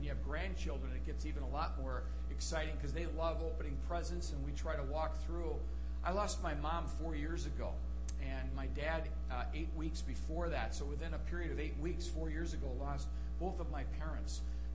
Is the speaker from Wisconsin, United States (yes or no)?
yes; Wausau, Wisconsin, United States; I grew up in Wausau. You'll laugh and say, well, wait a minute, don't you live in Wausau? Yes, we've never moved in our whole life.